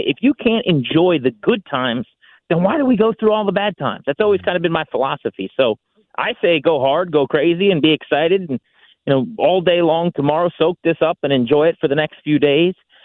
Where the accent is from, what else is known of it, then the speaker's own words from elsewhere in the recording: Virginia, United States; I'm a DC sports fan through and through, grew up, born and raised in Virginia, been here my whole life.